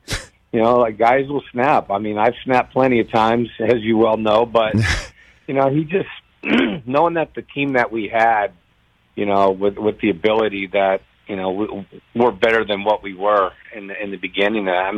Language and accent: English; San Diego, California, United States; San Diego, born and bred